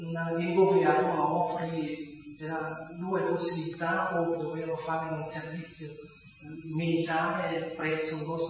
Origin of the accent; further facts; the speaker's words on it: Northern Vietnam, Vietnam; born there; Italian is a second language; come diceva la professoressa, sono nato nel Vietnam, del nord, ho 28 anni.